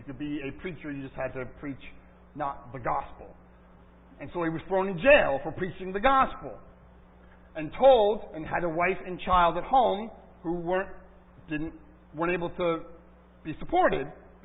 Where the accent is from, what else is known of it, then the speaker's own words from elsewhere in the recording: United States; that's hard for us, I think, for many of us as American Christians.